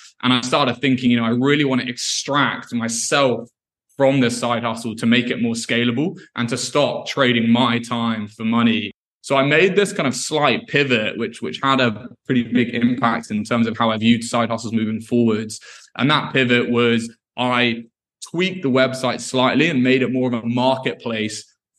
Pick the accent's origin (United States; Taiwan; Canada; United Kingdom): United Kingdom; Scotland; I'm originally from Scotland